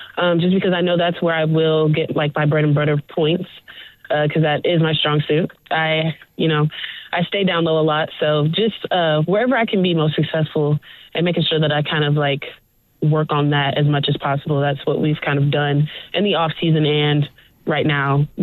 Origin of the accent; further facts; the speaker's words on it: Georgia, United States; Since you guys know, I am from Georgia, and this is a lot closer than Wake Forest was.